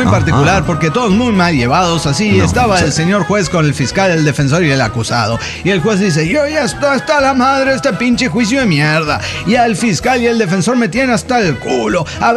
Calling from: Tarija, Bolivia; de Tarija, Bolivia.

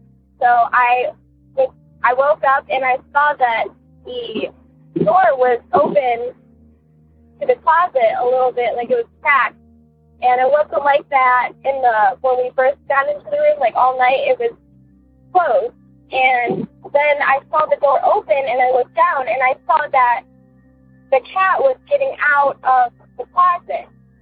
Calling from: Ohio, United States; I'm from Ohio.

